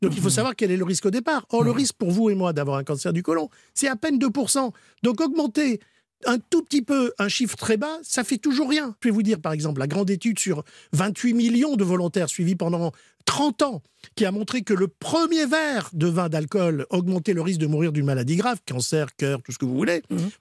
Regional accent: Nice, Provence-Alpes-Côte d'Azur, France; je suis niçois, donc j'adore les recettes niçoises, les recettes de Provence.

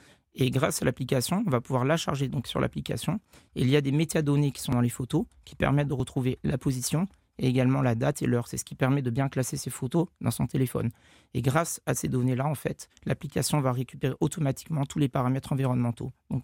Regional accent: Gabon; J'ai grandi au Gabon, en Afrique. On était très proche de la nature, très proche de la mer.

